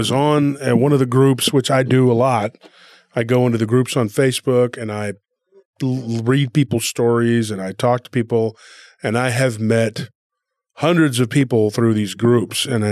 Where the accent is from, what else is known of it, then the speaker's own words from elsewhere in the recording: Texas, United States; When they found out I was from Texas, they got me in touch with somebody, and that's where we're at.